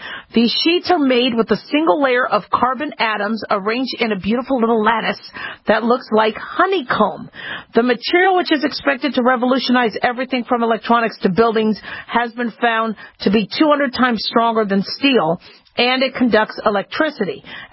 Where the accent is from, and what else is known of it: Phoenix, Arizona, United States; born or raised there